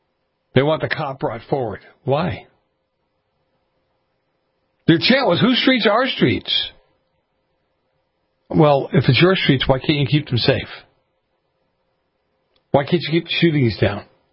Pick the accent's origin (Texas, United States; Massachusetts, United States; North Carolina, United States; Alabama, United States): Massachusetts, United States; Another story out of my home state of Massachusetts.